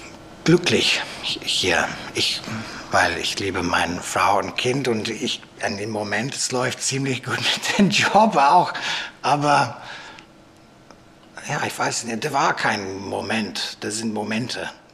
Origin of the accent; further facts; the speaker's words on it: England, United Kingdom; German is a second language; weil für mich ist Deutschland international, weil ich bin Engländer